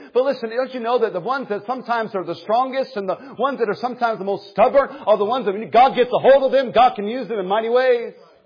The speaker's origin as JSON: {"language": "English", "region": "New England", "country": "United States", "said": "Yeah, we're from New England. That's why I'm a Patriots fan. But just regional, that's it, I promise."}